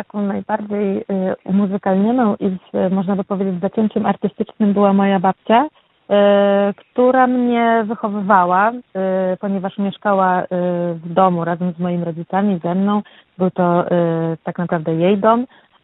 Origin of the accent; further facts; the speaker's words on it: Pomeranian Voivodeship, Poland; wychowałam się na Kaszubach właśnie, a Kaszuby mocno utożsamiają się ze swoją kulturą i tradycją, także z muzyką kaszubską.